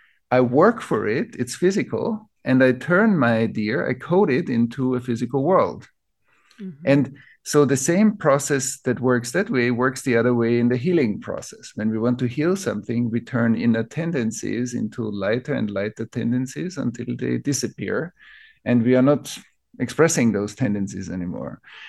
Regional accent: Vienna, Austria; my parents, my grandparents were soldiers in the Second World War in Austria. I grew up in Vienna.

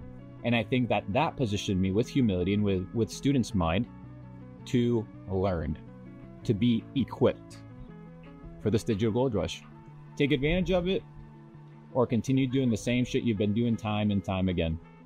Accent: Argentina; moved away; But I come from Argentina, $200 in a motherfucking suitcase, and here I am today.

